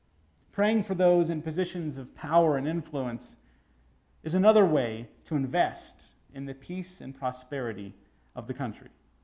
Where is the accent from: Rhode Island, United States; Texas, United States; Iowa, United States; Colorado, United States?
Texas, United States; This reminds me, being a Texan, that when the first settlers came from the United States into what was then Mexico